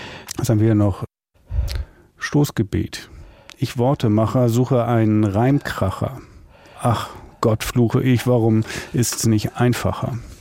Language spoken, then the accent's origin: German; Hamburg, Germany; In meiner Freizeit, ja, ich habe viele Jahre meiner Jugend auf dem Bolzplatz verbracht.